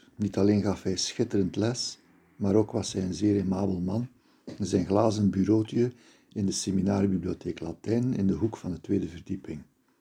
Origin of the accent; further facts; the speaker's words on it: Sint-Niklaas, Flanders, Belgium; born there; Ik ben geboren in Sint-Niklaas, deed de Latijn-Griekse in het Sint-Josef Klein Seminarie